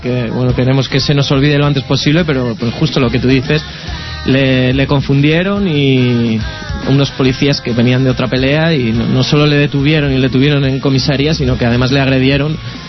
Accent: Parla, Community of Madrid, Spain; En un origen sí, éramos todos de Parla

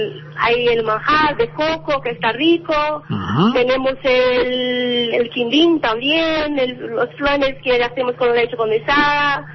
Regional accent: Vitória, Espírito Santo, Brazil; Spanish is a second language; now in Spain; Yo soy de Vitória, Espíritu Santo.

